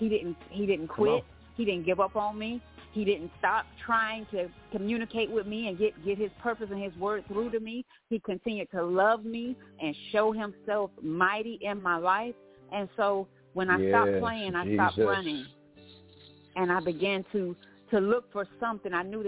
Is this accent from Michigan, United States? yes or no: no; Florida, United States; Well, my conversion story goes back to when I was a child. Growing up in Florida, I first met Jesus through reading the Bible.